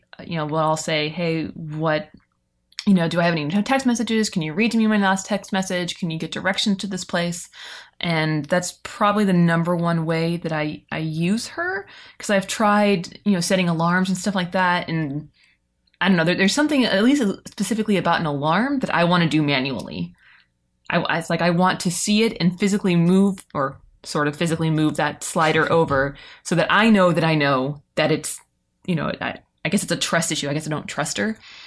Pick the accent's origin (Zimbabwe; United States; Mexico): United States; Arizona; well, I pronounce it Quince, but that's because I grew up in Arizona. Most people out here in Maryland pronounce it Quince.